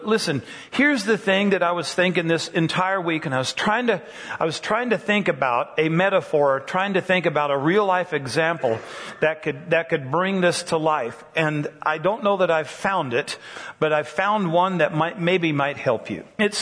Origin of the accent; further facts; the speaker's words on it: Colorado, United States; I said, I grew up in Colorado.